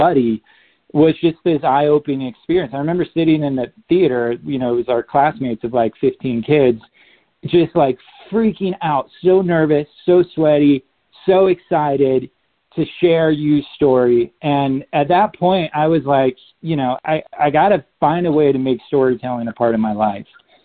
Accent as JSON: {"language": "English", "region": "Pacific Northwest", "country": "United States", "tie": "born or raised there", "said": "I grew up in the Northwest, kind of, you know, eating moss and pine cones as a kid."}